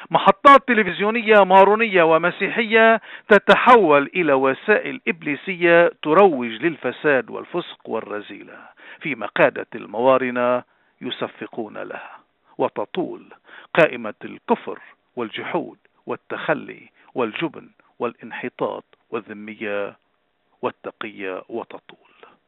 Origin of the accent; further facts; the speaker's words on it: Lebanon; نحن أبناء هذه الأمة العظيمة، نحن أبناء لبنان المقدس